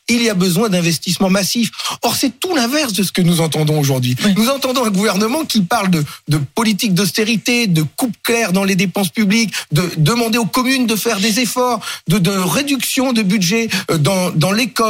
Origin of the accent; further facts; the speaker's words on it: Grande-Synthe, Hauts-de-France, France; Ce qui se passe chez moi dans le Nord, à Grande-Synthe, est effroyable.